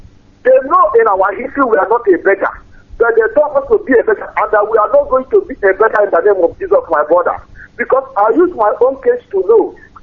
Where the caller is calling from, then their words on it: Rome, Lazio, Italy; I'm calling from Italy. I'm in Rome.